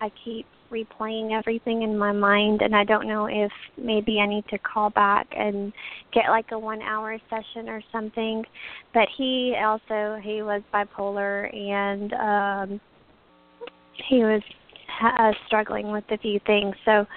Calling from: Texas, United States; I don't know if you're familiar with Houston, Beaumont. I'm about 30 minutes from Beaumont, real close to the Louisiana border.

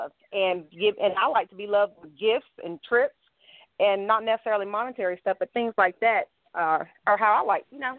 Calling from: High Point, North Carolina, United States; High Point, North Carolina.

